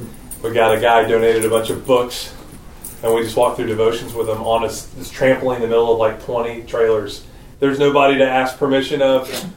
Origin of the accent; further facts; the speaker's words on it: North Carolina, United States; I was going to say I'm from Western North Carolina and student college pastor for 15 years.